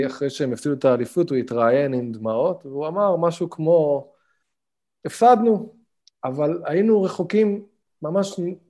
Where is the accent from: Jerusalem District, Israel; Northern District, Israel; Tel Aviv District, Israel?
Jerusalem District, Israel; Jerusalem; כירושלמי, אתה קודם כל לא אוהב כל דבר שהוא